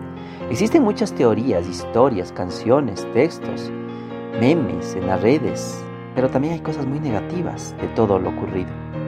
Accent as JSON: {"language": "Spanish", "country": "Ecuador", "said": "en Latinoamérica y en mi país, Ecuador"}